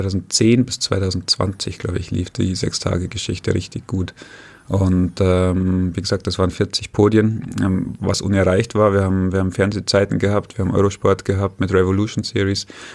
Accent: Holzkirchen, Bavaria, Germany; bin aufgewachsen in Oberbayern, in Holzkirchen. Und dann nach Irschenberg gezogen. Irschenberg ist ein wunderschönes kleines Dorf an der Autobahn

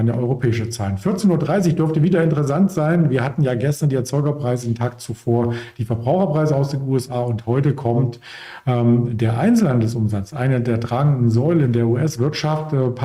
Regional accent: Potsdam, Brandenburg, Germany; Ich zum Beispiel kannte es nicht als Potsdamer, als Berliner. Hier ist auch München sehr weit weg

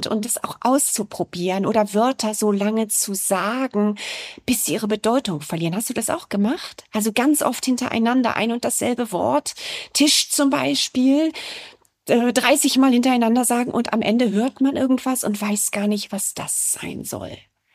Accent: Mönchengladbach, North Rhine-Westphalia, Germany; Ich bin im Rheinland aufgewachsen, in Mönchengladbach, und meine Eltern kamen aber ganz woanders her. Mein Vater aus Rumänien, meine Mutter aus Schlesien

